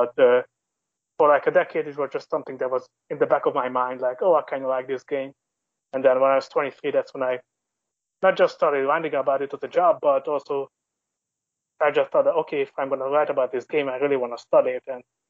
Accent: Budapest, Hungary; we're kind of a rural Hungarian, East Hungarian family. But I grew up in Budapest, capital city, in a very urban environment, a nice neighborhood.

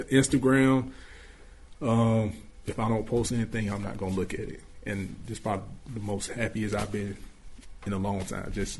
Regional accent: Atlanta, Georgia, United States; and he's from Alabama, I'm from Atlanta, so I think we just both from the South

